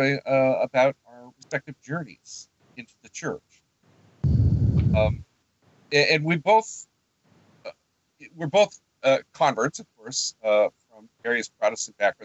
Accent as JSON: {"language": "English", "country": "Ireland", "said": "I'm one of these people that, you know, has spent, being Irish, you spend a lot of time kind of waiting for the other shoe to drop."}